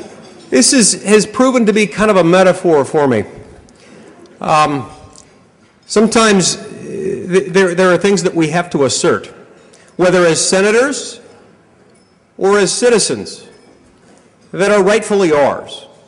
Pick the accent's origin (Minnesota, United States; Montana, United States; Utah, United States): Utah, United States; I'm from Utah, I don't drink, I'm not used to getting carded